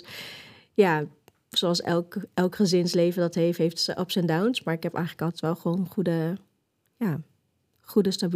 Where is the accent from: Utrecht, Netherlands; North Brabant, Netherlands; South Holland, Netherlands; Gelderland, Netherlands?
Gelderland, Netherlands; Vaassen; Ja, ik ben enig kind. Dus het was eigenlijk altijd mijn ouders en ik. En ik kom uit Vaassen. Daar ben ik ook geboren. En mijn ouders en ik zijn Molukkers. Mijn ouders zijn wel gewoon in Nederland geboren. En ik ben dus thuis geboren in Vaassen. En eigenlijk hebben we altijd daar gewoond.